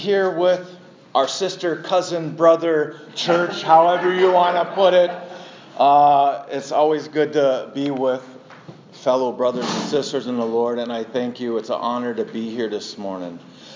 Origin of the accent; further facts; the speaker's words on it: Wisconsin, United States; I'm from Wisconsin and a Packer fan